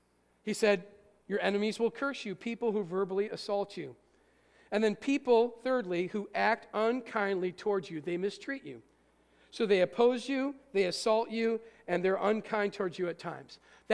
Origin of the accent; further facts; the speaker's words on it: Rome, New York, United States; I remember growing up in Rome, New York, our houses were so close to each other, you could watch the neighbor's TV.